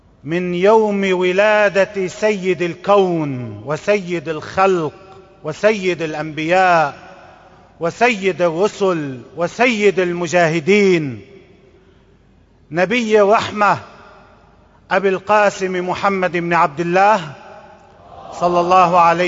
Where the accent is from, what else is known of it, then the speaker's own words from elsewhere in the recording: Lebanon; بضع كلمات عن الوضع عندنا في لبنان